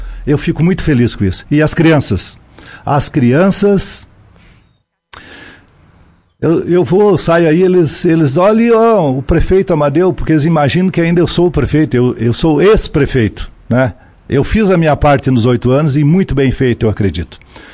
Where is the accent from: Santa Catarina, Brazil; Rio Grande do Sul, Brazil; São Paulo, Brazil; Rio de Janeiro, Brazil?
Rio Grande do Sul, Brazil; Monte Alegre dos Campos; da minha terra natal, Monte Alegre dos Campos, que eu sou filho de Monte Alegre, nasci lá na Enxovia, lá.